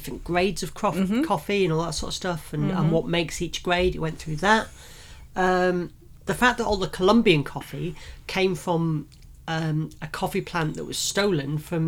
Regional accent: Yorkshire and the Humber, United Kingdom; I'm from Yorkshire.

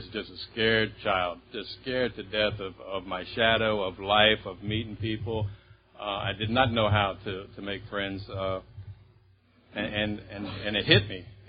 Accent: Columbus, Ohio, United States; I was born and raised in Columbus, Ohio, the youngest of six children.

